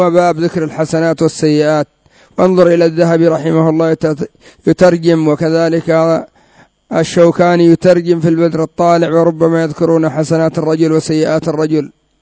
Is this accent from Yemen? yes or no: yes; Yemen; أصحاب الجمعيات عندنا في اليمن ذهبوا من مراكز أهل السنة والجماعة